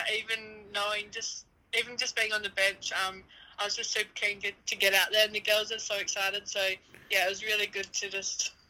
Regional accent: Kangaroo Island, South Australia, Australia; now in Adelaide, Australia; because I come from Kangaroo Island, so I started netball over there when I was about 5.

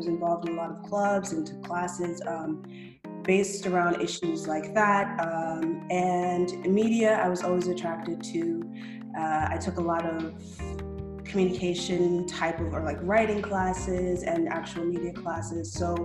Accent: Connecticut, United States; I grew up in Connecticut. So I went to Haw High School in West Hartford, very suburban

